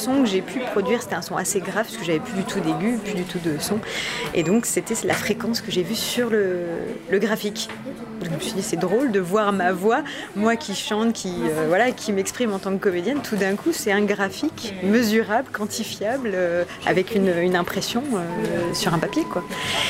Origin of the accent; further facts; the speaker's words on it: Épinal, Grand Est, France; je suis originaire d'Épinal. Ouais, je suis née à Épinal, j'ai fait ma scolarité là-bas. Je suis venue à Nancy aussi faire 2 ans d'études à l'université de lettres.